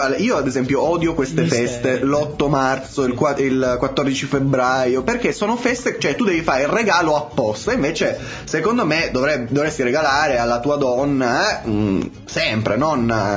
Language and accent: Italian; northern Italy, Italy; accent: northern Italian; Col mio accento tipico del nord.